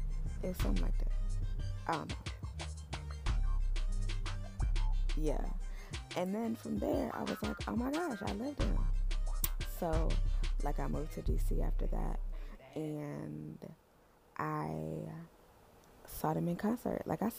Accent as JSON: {"language": "English", "town": "Houston", "region": "Texas", "country": "United States", "said": "so I'm from Houston, okay? Houston motherfucking Texas, okay? North side in this house, okay? But I've lived around Houston or whatever, you know. But I'm from North side, okay?"}